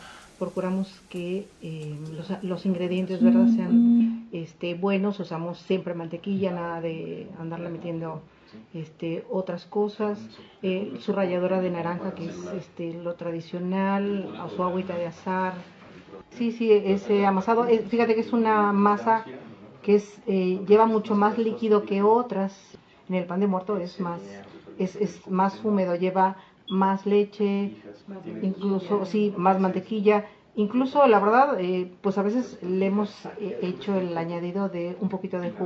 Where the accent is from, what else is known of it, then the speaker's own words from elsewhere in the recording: Veracruz, Mexico; Soy de Veracruz y esas conchas son tradicionales